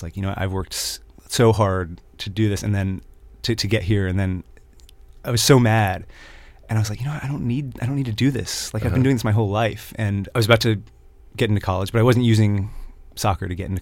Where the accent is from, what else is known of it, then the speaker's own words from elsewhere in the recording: Tampa, Florida, United States; Tampa, Florida.